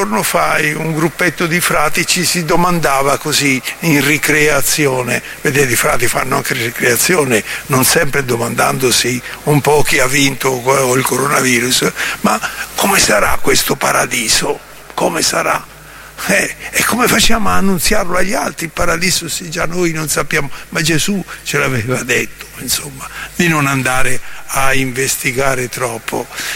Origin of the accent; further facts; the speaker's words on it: Sicily, Italy; come le donne della volta del mio paese giù in Sicilia